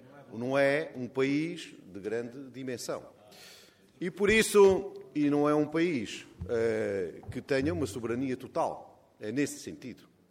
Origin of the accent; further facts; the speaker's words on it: Portugal; para nós, monárquicos portugueses, como monárquicos e como portugueses